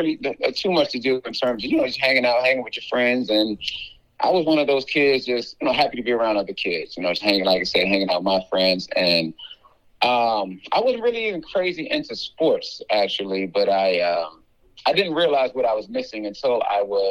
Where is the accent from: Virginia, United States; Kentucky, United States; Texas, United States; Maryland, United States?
Maryland, United States; Accokeek; I'm a Prince George's County kid, grew up in Akakik. which is awesome.